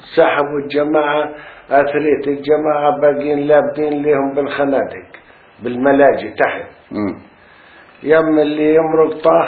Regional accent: Qaqun, Tulkarm Governorate, Palestine; now in Tulkarm, Palestine; من قاقون وين قريتنا على شط البحر وهون احنا بمنطقة طول كرم.

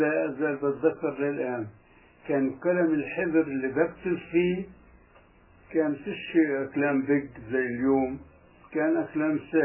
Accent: Kafr Ana, Palestine; فأنا كنت أروح على من قريتنا من كفرعانة للعباسية على بسكليت.

